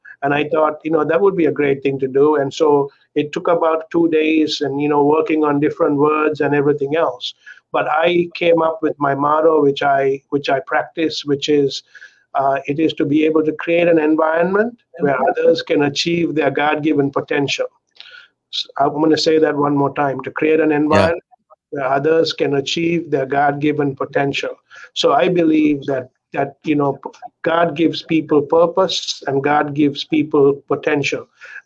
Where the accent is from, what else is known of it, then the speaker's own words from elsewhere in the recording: Sri Lanka; Growing up in Sri Lanka, growing up in a Christian home